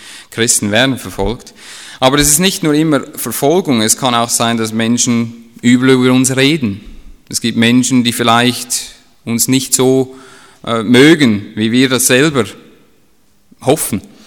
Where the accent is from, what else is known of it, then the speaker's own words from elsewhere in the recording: Switzerland; ich bin Ausländer, ich bin Schweizer